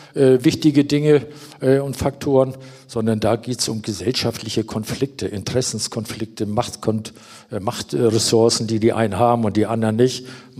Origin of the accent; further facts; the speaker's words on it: Schleswig-Holstein, Germany; now in Erfurt, Germany; ich komme aus Schleswig-Holstein seit 15 Jahren hier in Erfurt